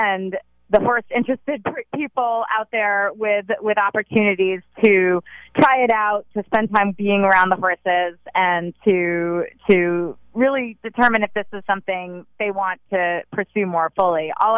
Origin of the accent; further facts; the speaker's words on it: Saratoga, New York, United States; I grew up near Saratoga Racetrack in upstate New York and spent a lot of time at the track.